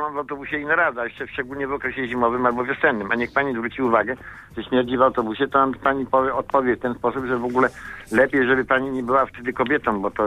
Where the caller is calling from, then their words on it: Włocławek, Kuyavian-Pomeranian Voivodeship, Poland; u nas w Włocławku jest tak samo jak w Bydgoszczy.